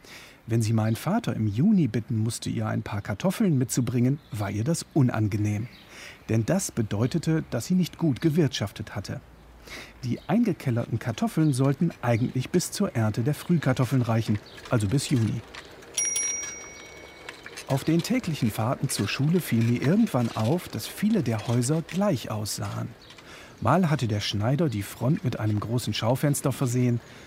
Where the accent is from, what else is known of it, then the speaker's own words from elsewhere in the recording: Bramsche, Lower Saxony, Germany; Geboren wurde ich 1970 in Bramsche, einer damals knapp 24.000 Einwohner zählenden Stadt im südwestlichen Niedersachsen. Der Stadtteil, in dem ich aufwuchs, hieß Bramsche Gartenstadt.